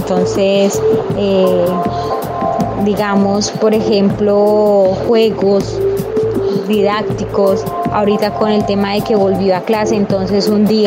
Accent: Cimitarra, Santander, Colombia; yo soy de Cimitarra, Santander

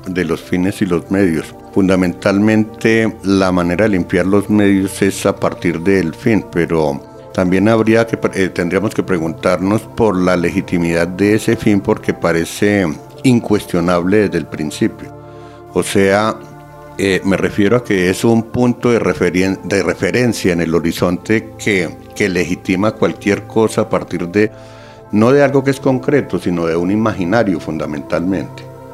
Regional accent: Colombia; No solo para nosotros mismos como colombianos

